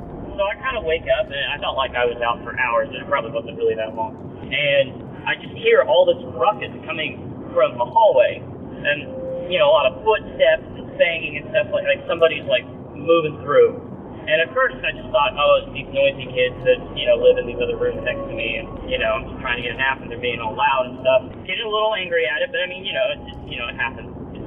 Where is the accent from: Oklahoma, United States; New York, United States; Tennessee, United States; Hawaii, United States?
Oklahoma, United States; Tulsa; I am from Tulsa, Oklahoma.